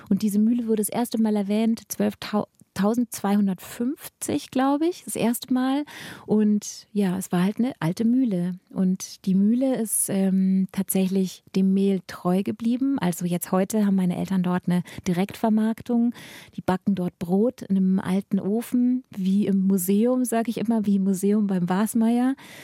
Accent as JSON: {"language": "German", "region": "Bavaria", "country": "Germany", "tie": "born or raised there", "said": "Ja, also groß geworden bin ich auf der Mäusleinsmühle. Das ist in Mittelfranken. Ich sage immer, genau in der Mitte zwischen Nürnberg und Augsburg, da liegt der Brombachsee."}